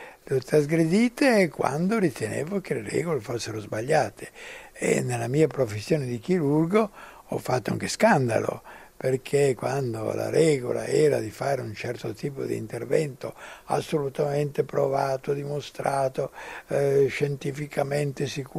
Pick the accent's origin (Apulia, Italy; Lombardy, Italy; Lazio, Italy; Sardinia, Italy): Lombardy, Italy; born there; Se io fossi nato invece che in Italia, in Lombardia, fossi nato in qualche oscura grotta nell'Africa meridionale, non sarei io, sarei un altro.